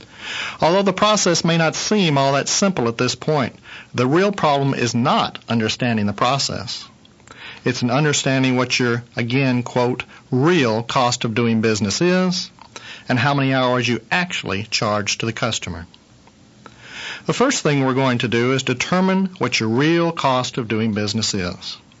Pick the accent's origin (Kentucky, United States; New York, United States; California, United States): Kentucky, United States; Owensboro; Back in my hometown of Owensboro, Kentucky